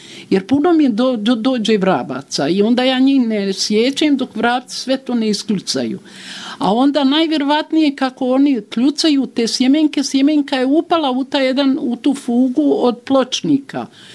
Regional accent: Banja Luka, Republika Srpska, Bosnia & Herzegovina; Kako sam rođena u Banja Luci, ja sam preživjela i te katastrofe

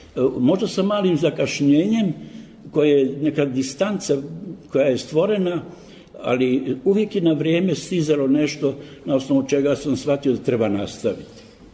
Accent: Banja Luka, Republika Srpska, Bosnia & Herzegovina; tako se desilo da sam ja kao Banjalučanin, što nikad nisam prestao da budem, preveo

